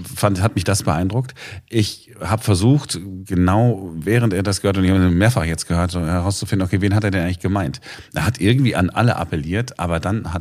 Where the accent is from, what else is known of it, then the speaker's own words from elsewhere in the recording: Duisburg, North Rhine-Westphalia, Germany; Wie man bei uns in Duisburg früher gesagt hat, wegen die armen Kinder gebet jetzt den Kranz.